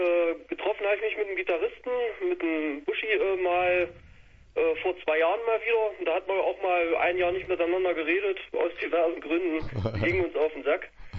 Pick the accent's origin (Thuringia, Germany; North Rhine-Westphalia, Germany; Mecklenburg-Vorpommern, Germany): Thuringia, Germany; Leinefelde; Und ich komme so eigentlich aus Leinefelde.